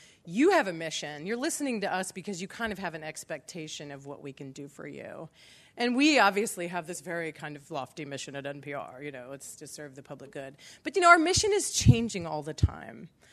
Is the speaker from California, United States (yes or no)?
no; Lincoln, Illinois, United States; I'm from Lincoln, Illinois. I grew up in Lincoln, not far from here.